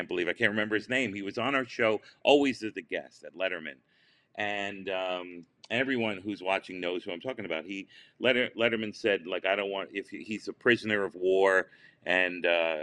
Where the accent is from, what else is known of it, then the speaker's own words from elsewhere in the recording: Florida, United States; Look, I grew up in Florida. I raised in Florida.